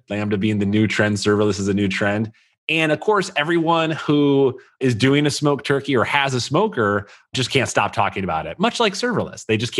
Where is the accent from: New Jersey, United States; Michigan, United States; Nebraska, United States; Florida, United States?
Michigan, United States; All right, so I've got a good one because I am from the Midwest. I'm from Michigan, and I feel like Midwest folks take and create some pretty horrific Thanksgiving sides.